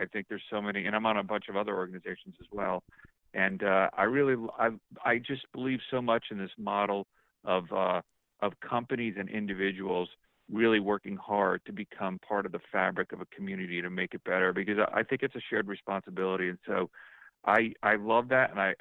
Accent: East Coast, United States; now in St. Louis, United States; And I think most of the people that I grew up with on the East Coast don't know much about the Midwest or St. Louis, and they're learning it from me.

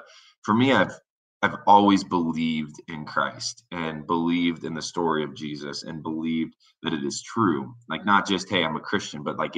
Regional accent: Warsaw, Indiana, United States; And so I've been here and in LA a lot. And I grew up in Indiana.

